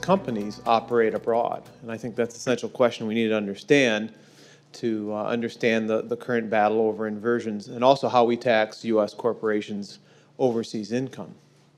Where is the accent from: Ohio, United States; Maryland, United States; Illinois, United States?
Illinois, United States; Peoria; Caterpillar Tractor Company, which is from my hometown of Peoria, Illinois